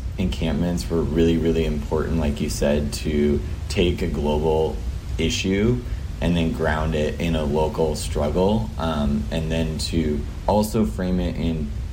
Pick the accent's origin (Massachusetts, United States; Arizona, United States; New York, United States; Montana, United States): Montana, United States; growing up in Montana. You know, it's a rural place in the United States that really there's not a large Palestinian community really at all.